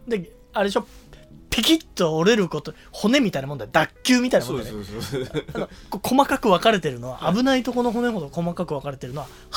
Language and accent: Japanese; Gunma, Japan; now in Chiba, Japan; 千葉のこの僕の住んでるあたりから群馬の僕の実家あたりまではスーッとサイクリングロード一直線で伸びてて